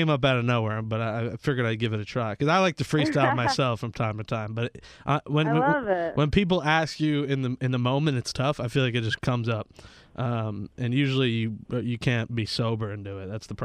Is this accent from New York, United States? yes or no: yes; New York, United States; I'm originally from New York. My family now lives in North Carolina, right outside Charlotte. But I'm a New Yorker, so I'm a big city guy.